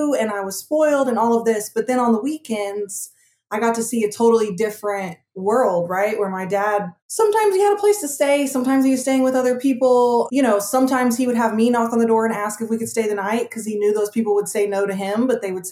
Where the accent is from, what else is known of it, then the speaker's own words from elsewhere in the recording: Oklahoma, United States; I was born and raised in Oklahoma.